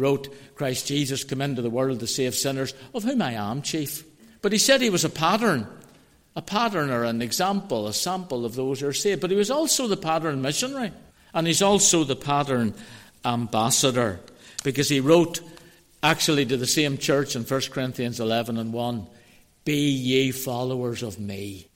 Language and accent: English; Belfast, Northern Ireland, United Kingdom; I said, I come from East Belfast.